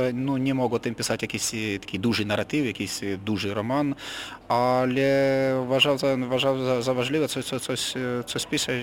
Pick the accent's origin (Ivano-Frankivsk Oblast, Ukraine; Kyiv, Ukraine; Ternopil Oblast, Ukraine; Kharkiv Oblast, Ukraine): Kharkiv Oblast, Ukraine; Kharkiv; Polish is a second language; Dlatego, że Charków to duże ukraińskie miasto.